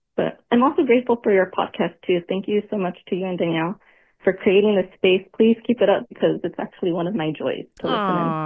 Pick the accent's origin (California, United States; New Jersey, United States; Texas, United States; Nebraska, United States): California, United States; I'm from Spala, California. It's a very small town here, so we have to drive about 45 minutes out for like the nearest shopping center.